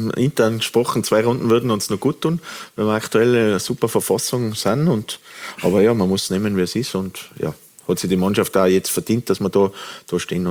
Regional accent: Tyrol, Austria; ich fühle mich rundum wohl in Wattens. Ich bin ja Tiroler, das merkt man, glaube ich. Ich arbeite in Tirol.

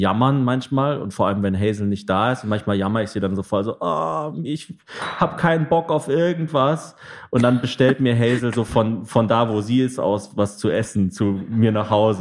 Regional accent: Hofsgrund, Baden-Württemberg, Germany; einmal waren wir doch in Hofsgrund, in diesem kleinen Dorf, wo ich aufgewachsen bin.

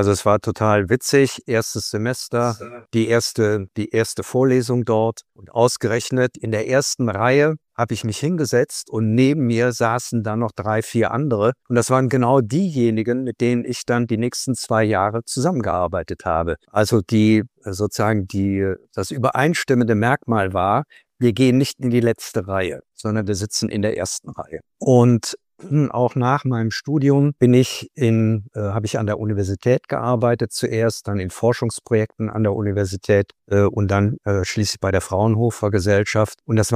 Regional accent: Bonn, North Rhine-Westphalia, Germany; ich bin in Bonn geboren und dort auch aufgewachsen, mitten in der Stadt, also Jahrgang 1949 bin ich.

